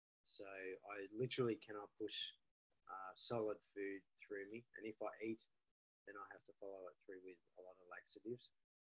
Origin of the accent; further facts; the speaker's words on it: Australia; As an Australian athlete, is stuff even legal for me to take?